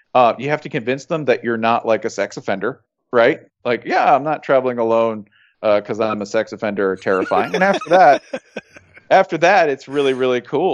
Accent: Tennessee, United States; I'm from Tennessee.

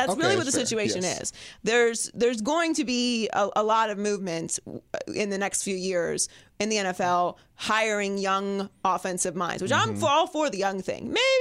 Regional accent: Pittsburgh, Pennsylvania, United States; Like, my brother plays. You know, I'm from Pittsburgh.

